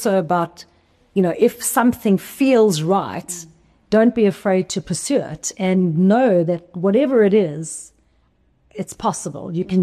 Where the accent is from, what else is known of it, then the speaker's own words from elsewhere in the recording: South Africa; Growing up in South Africa in the 80s and 90s, we didn't really have sort of like MoMA or Tate